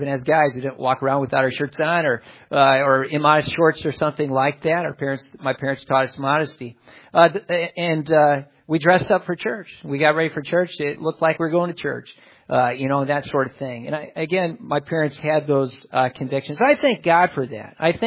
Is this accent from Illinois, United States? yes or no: no; California, United States; also born or lived in La Crosse, Wisconsin / Lake Mills, Wisconsin; I was there from 0 to 3. I was born there in La Crosse. And then from there, we went to Lake Mills, Wisconsin, Rock Lake Baptist Church. And dad pastored there my age from about 3 years old up to 8 years old. And then we went to California.